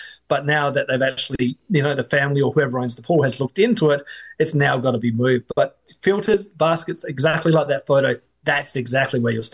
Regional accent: Adelaide, South Australia, Australia; when I lived back in South Australia, back in my hometown of Adelaide, we had a swimming pool, and we also lived right next to a national park

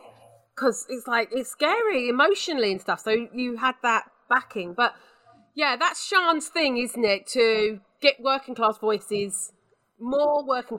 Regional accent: South East England, United Kingdom; I'm from Kent originally, and people often introduce me on stage as like, oh, one time I got introduced as that Cockney lass. I'm like, I'm not Cockney, I'm Kent.

